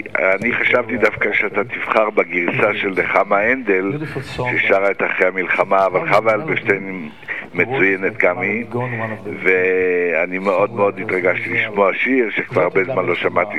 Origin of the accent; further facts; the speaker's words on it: Jerusalem, Jerusalem District, Israel; born there; אני נולדתי בירושלים